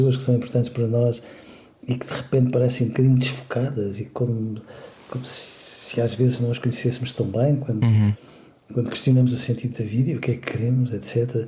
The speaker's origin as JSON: {"language": "Portuguese", "region": "Leiria", "country": "Portugal", "tie": "born or raised there", "said": "Veja, eu cresci em Leiria, que é uma cidade que entretanto deu um pulo e que se desempoeirou, mas que era uma cidade muito pequenina mesmo."}